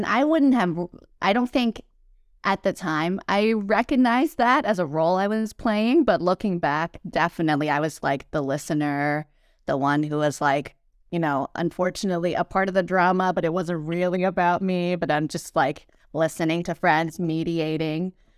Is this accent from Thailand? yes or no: yes; Thailand; now in United States; growing up in Thailand. That's, like, not really, that wasn't really, like, a program or degree you could study in Thailand. And I was coming to the U.S. for college.